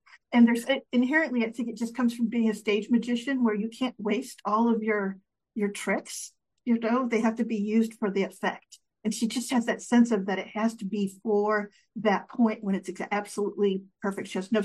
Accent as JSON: {"language": "English", "country": "United States", "said": "well, I'm American, so I would vote for him for king."}